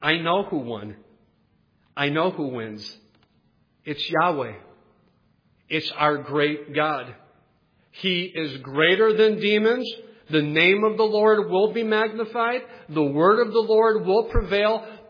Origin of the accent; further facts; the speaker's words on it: Ohio, United States; He's from Michigan. I'm from Ohio.